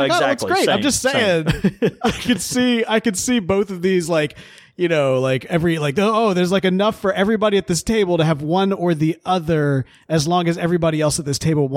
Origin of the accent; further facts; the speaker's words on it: North Carolina, United States; also born or lived in Virginia; All of the old tobacco barns I grew up around down in North Carolina and the south side of Virginia have the fire outside of the barn